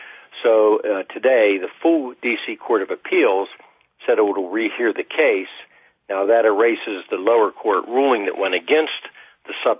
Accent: Ohio, United States; That's my home state, so I wanted to mention that.

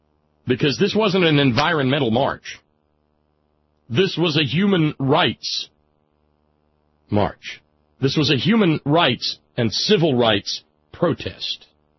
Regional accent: the South, United States; You know, I, being a Southerner

